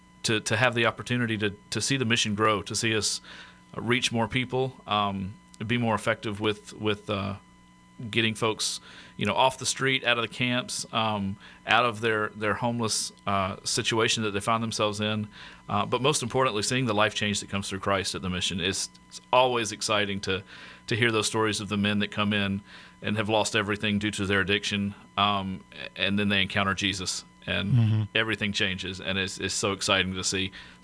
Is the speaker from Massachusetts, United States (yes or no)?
no; Georgia, United States; also born or lived in South Carolina; I'm originally from Georgia. Well, actually originally from South Carolina, but grew up in Georgia.